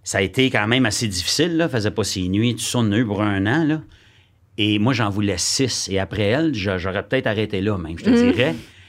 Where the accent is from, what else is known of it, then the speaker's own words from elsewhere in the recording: Quebec, Canada; Et moi, je viens de l'Outaouais.